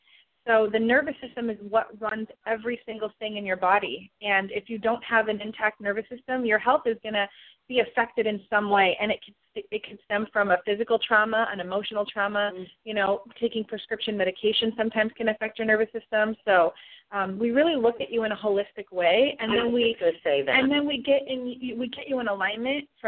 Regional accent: Davenport, Iowa, United States; Well, I grew up in Davenport, Iowa, where chiropractic was founded

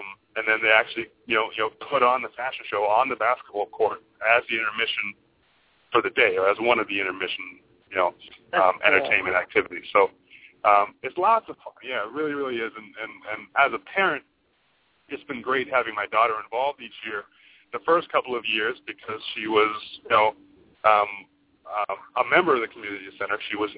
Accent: Grand Forks, North Dakota, United States; I'm from North Dakota originally, but there was the town I'm from is Grand Forks

